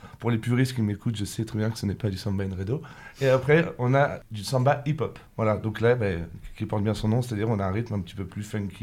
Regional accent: Normandy, France; moi, je ne suis pas brésilien, hein, je suis normand, d'accord.

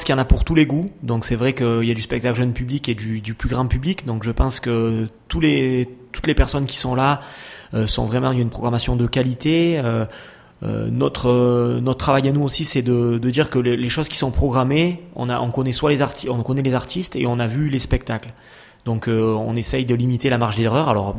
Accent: Provence-Alpes-Côte d'Azur, France; moi je suis originaire de la vallée du Champsaur et je suis un pur souche, donc j'aime ma vallée

